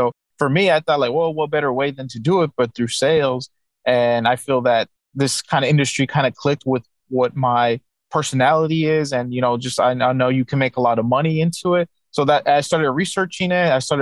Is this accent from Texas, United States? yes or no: yes; El Paso, Texas, United States; I'm from El Paso too. Like a lot of people go to Odessa, Midland to work in West Texas in the oil fields.